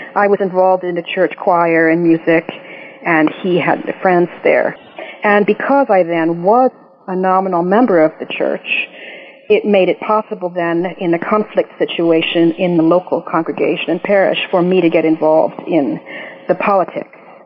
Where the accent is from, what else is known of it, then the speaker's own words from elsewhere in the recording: United States; I was born and raised a Quaker in the States and have Quaker roots back to the early 1700s in Ireland.